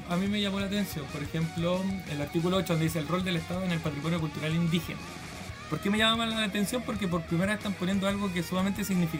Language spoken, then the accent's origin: Spanish; Chile; para nosotros también, como chilenos, entender un poquito más de nuestra cultura